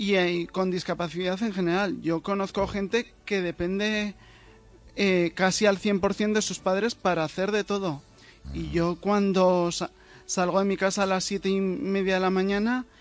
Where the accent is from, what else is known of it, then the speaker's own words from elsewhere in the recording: Zaragoza, Aragon, Spain; si yo ahora mismo digo que tengo 30 años y soy de Zaragoza